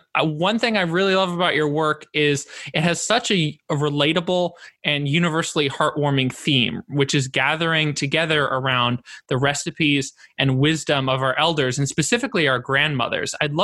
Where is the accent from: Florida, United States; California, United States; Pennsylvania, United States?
California, United States; growing up in the Bay Area, there was Ethiopian and Eritrean food, but that was about it.